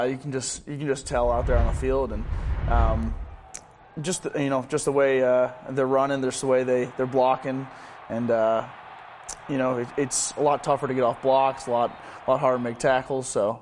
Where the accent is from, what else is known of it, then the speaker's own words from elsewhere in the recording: Cleveland, Ohio, United States; And you know, I grew up in Cleveland, so it's kind of the same thing. It's Midwest, so I like it up here.